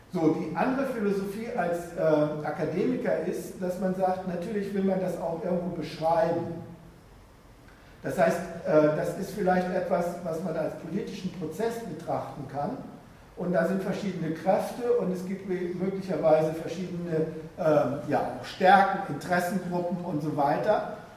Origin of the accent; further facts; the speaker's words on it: Austria; wir als Österreicher erklären uns mal für Gentechnik frei